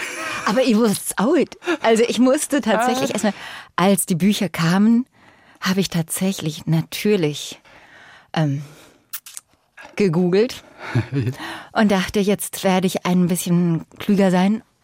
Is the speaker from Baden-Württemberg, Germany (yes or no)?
yes; Baden-Württemberg, Germany; born or raised there; also born or lived in Nürnberg / Pilsensee